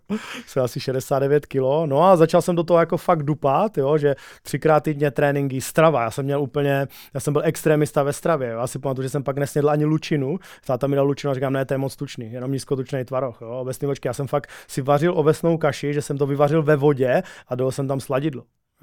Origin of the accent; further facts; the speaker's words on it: Přerov, Olomouc Region, Czechia; Jsem z Přerova, jo, já jsem z Přerova, takže to se ještě odehrávalo v Přerově.